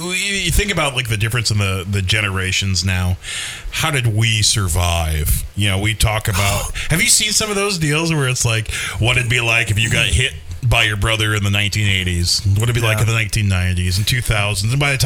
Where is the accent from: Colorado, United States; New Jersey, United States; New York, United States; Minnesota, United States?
Minnesota, United States; Minneapolis; Sorry. I grew up in Minneapolis.